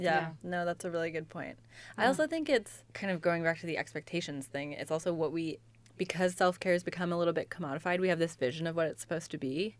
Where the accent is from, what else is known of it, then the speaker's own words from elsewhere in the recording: Midwest, United States; Yeah, so growing up in the Midwest and my parents are both pretty hardworking and kind of that Protestant-y American culture